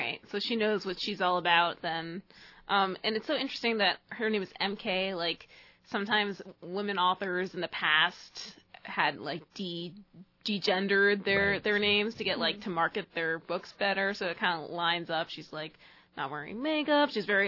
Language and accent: English; New York, United States; Like, as a New Yorker, what state, like, anyone, like, Wisconsin, I don't know, Nebraska, who knows.